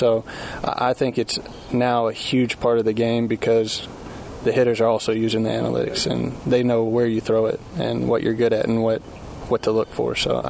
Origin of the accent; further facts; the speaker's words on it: Kentucky, United States; I grew up right there in Kentucky, so it was always a dream to go to Kentucky.